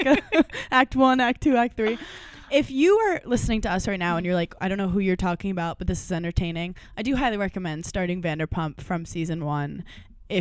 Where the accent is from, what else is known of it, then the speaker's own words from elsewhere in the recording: Brooklyn, New York, United States; And like, I'm from Brooklyn.